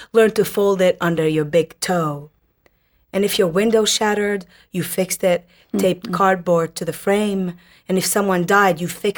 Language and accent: English; Tripoli, North Governorate, Lebanon; moved away as an adult; now in Dubai, United Arab Emirates; I'm from originally from Tripoli, Lebanon, which is in the north of Lebanon.